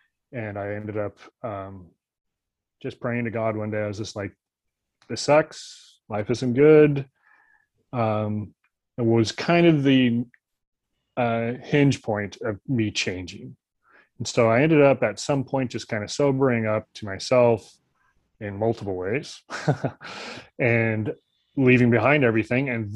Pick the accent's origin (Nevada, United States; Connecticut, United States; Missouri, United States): Missouri, United States; also born or lived in California; So he married my mom, converted to Pentecostalism, and then we moved to Missouri from California. And so I kind of grew up in a very small town in Missouri, so very much kind of Southern evangelical type ideals.